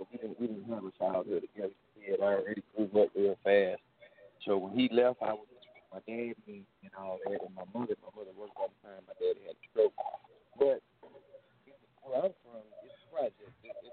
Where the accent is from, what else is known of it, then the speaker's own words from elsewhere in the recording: Houston, Texas, United States; I'm from Houston, Texas. I was born and raised in Texas.